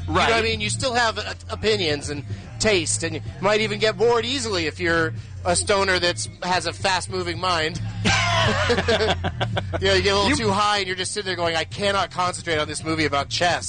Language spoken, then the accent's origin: English; San Diego, California, United States; I'm from San Diego originally, and so I went to Comic-Con when I was a kid